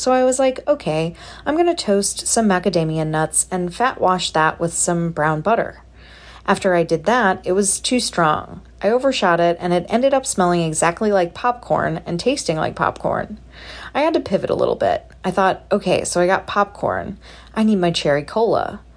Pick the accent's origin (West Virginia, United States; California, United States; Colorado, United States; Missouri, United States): Missouri, United States; I grew up in Southeast Missouri, but I've lived in St. Louis on and off for 15 years or so, and have been back for 6.